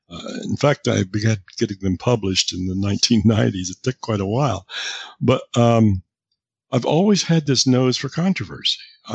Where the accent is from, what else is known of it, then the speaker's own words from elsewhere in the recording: the West, United States; I was raised in the West, so I just by osmosis came in contact with it